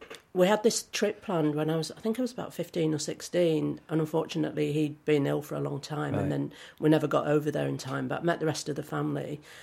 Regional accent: Rotherham, Yorkshire and the Humber, United Kingdom; I wasn't born... So I was brought up in Rotherham from, I think, the age of about two.

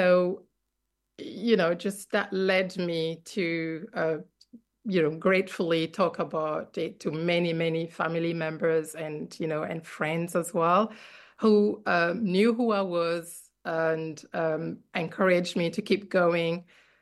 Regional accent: Guinea; as Enoch just introduced me. I was born and raised in Guinea

